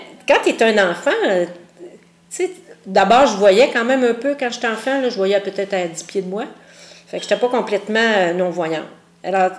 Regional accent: Gatineau, Quebec, Canada; born there; Dans l'Outaouais. Je suis née à Gatineau.

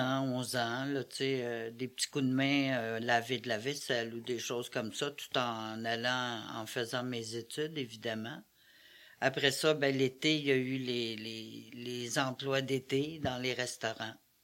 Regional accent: Sherrington, Quebec, Canada; also born or lived in Saint-Jean-sur-Richelieu; Je suis née en 1952 à Saint-Jean-sur-Richelieu. Et mes parents, quand j'avais 2 ans, sont déménagés à Sherrington, là où les familles de mes parents habitaient.

